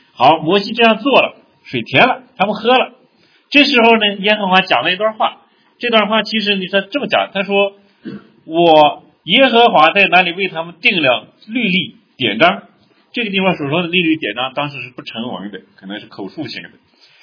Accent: Shaanxi, China; accent: Shaanxi; 因为我们陕西话说非常解馋

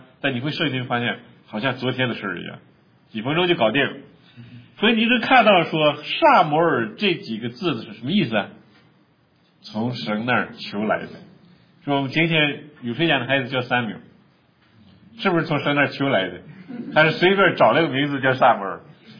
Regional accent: Northwest China, China; 相当于我们西北人喝黄酒

